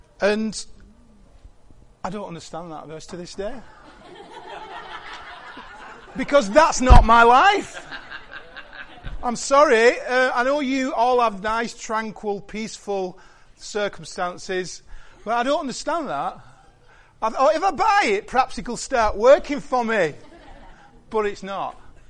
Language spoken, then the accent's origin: English; Tyldesley, North West England, United Kingdom; I was born on Shackley Council Estate in Tilsley, lived the first 20 years of my life.